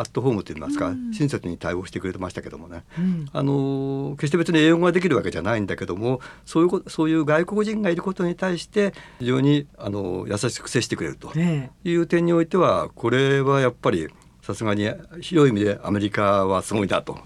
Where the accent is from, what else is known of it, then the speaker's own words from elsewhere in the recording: Hamamatsu, Shizuoka, Japan; 鈴木自動車の本社がある地域なんですけども、うん、まあ、そこで生まれ育って、結果的に銀行に入ったものの、浜松の自宅から通った期間はごくわずかでして、